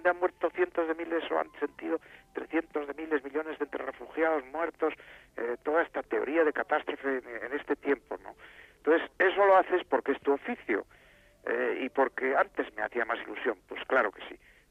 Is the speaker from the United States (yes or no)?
no; Guernica, Basque Country, Spain; now in Madrid, Spain; este Madrid al que llegué yo desde Guernica y desde mi tierra hace muchos años